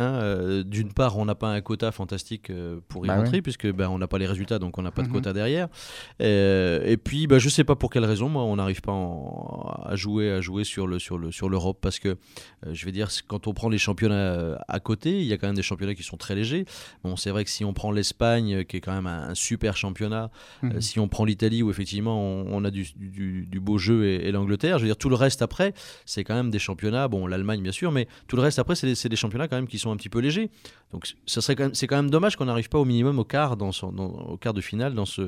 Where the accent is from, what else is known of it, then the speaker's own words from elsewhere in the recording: Marseille, Provence-Alpes-Côte d'Azur, France; Moi, je suis Marseillais.